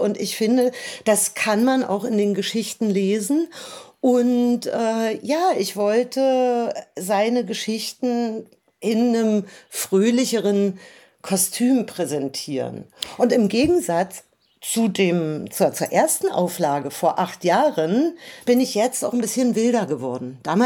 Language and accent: German; Germany; Also ich bin in der DDR zur Schule gegangen